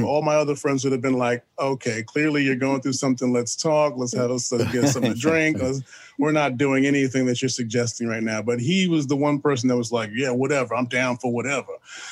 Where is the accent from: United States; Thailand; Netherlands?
United States; New York City, New York; Okay, well, I am from New York City. I was born in Manhattan.